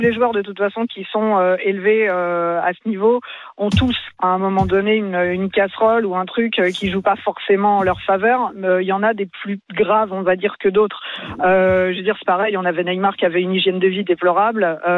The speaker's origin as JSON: {"language": "French", "country": "France", "said": "je suis française"}